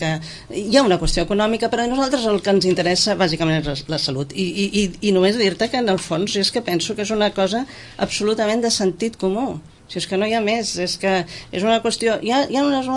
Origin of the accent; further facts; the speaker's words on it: Barcelona, Catalonia, Spain; tot i que vinc de Barcelona.